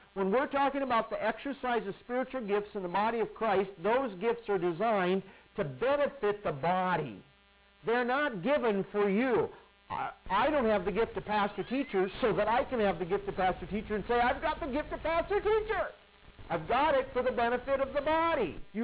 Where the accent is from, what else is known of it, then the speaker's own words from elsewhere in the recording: Midwest, United States; I grew up in churches in the Midwest